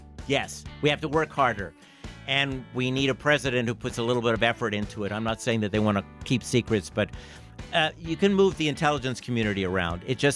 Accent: Montreal, Quebec, Canada; now in United States; I grew up in Montreal. I'm a U.S. citizen now.

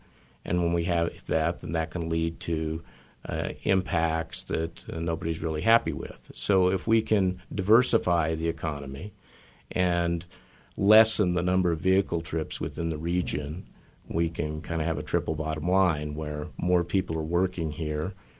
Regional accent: Denver, Colorado, United States; born there; Well, I was born in Denver, Colorado. I'm a construction brat.

